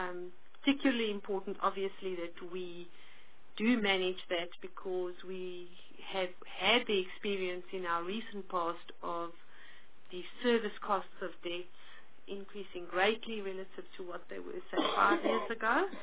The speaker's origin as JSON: {"language": "English", "region": "Eastern Cape", "country": "South Africa", "said": "I come from the Eastern Cape"}